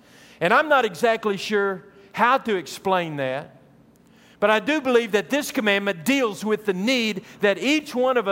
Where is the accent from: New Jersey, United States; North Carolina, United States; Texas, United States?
Texas, United States; Odessa; born there; I was born in Odessa, Texas, and if you were to ask me where I'm from, I'd probably tell you I'm from Odessa, Texas.